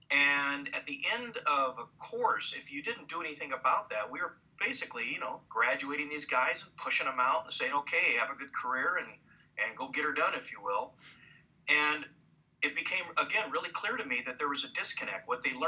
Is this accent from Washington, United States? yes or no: yes; Seattle, Washington, United States; I'm a true Seattleite, born and raised over here.